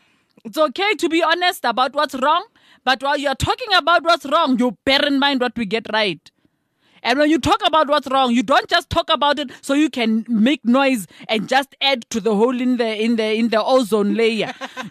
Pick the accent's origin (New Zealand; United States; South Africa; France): South Africa